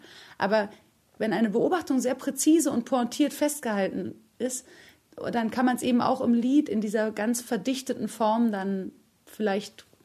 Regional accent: Berlin, Germany; ich bin wirklich durch und durch Stadtkind. Ich bin in Berlin, in der Westberliner Insel geboren und aufgewachsen. Ja, ich war immer hier.

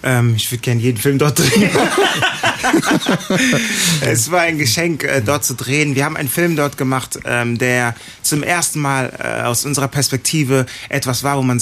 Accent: Ghana; first language Twi; German is a second language; ich habe mich sehr, sehr wohl gefühlt, weil ich war umgeben von Ghanaern und meine erste Sprache war die Sprache, die komplett dort gesprochen wurde.

